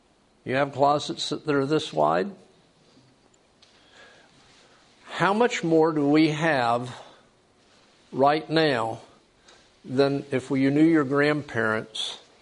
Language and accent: English; Florida, United States; When I grew up in South Florida as a child, preschool, I lived in a little house that was next door to my mother's parents' house.